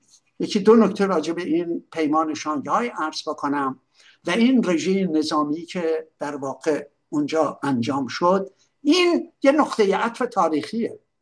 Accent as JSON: {"language": "Persian", "region": "Khuzestan", "country": "Iran", "tie": "born or raised there", "said": "من چون تو رودخونه کارون تمام بچگیم اونجا شنا کردم و میدونم تبدیل به یه جوب شده."}